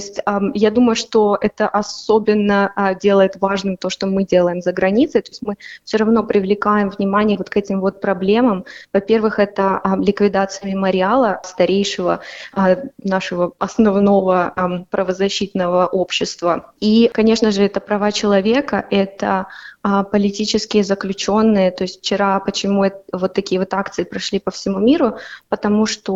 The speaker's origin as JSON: {"language": "Russian", "country": "Russia", "also_born_or_lived": "China / Vietnam", "moved": "yes", "said": "я из России уехала в достаточно молодом возрасте"}